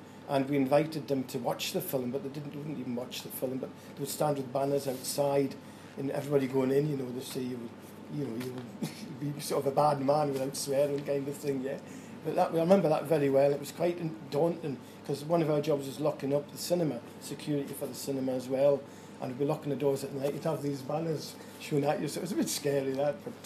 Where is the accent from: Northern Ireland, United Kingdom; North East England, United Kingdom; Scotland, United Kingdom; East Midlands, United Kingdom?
North East England, United Kingdom; Newcastle upon Tyne; I know when I first came from Newcastle, I was trained at Newcastle, you might guess by my accent, I don't know.